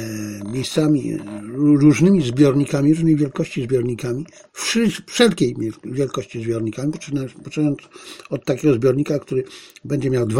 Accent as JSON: {"language": "Polish", "town": "Bielcza", "region": "Lesser Poland", "country": "Poland", "tie": "born or raised there", "said": "ja pamiętam w mojej wsi, mówiłem o Bielczy, mojej ukochanej wsi Bielca w powiecie tarnowskim, nie wiem, co teraz to powie, Tarnów czy jakieś inne, ale w okolicach Tarnowa, w Galicji."}